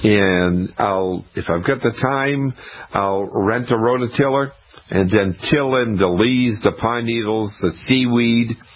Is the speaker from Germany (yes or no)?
no; Scituate, Massachusetts, United States; I grew up in Scituate, Massachusetts, and we lived 5 minutes from the ocean, and my dad and I would go pick up seaweed.